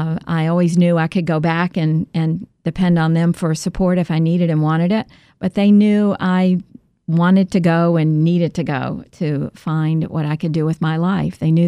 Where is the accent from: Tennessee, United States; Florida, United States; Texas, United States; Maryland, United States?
Tennessee, United States; Memphis; I did have a terrific experience growing up in Memphis, Tennessee.